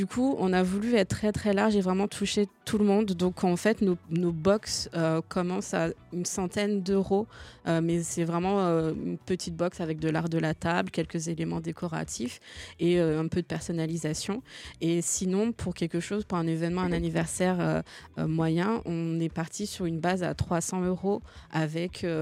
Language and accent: French; Martinique, France; parce qu'on est originaire de la Martinique et que c'est une musique qui a une consonance de chez nous.